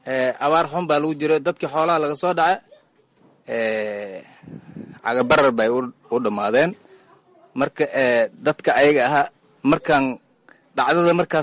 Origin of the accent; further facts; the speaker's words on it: Bardhere, Gedo, Somalia; Waxaan ka soo qaxnay Bardheera, tuuladeeda meel la dhahaye Warharan la dhahaye aan kasoo qaxnay.